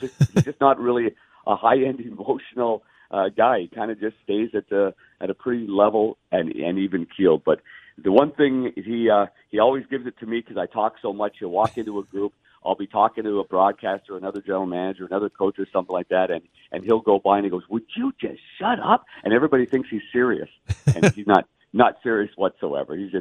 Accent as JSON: {"language": "English", "town": "Ottawa", "region": "Ontario", "country": "Canada", "said": "I'm from Ottawa"}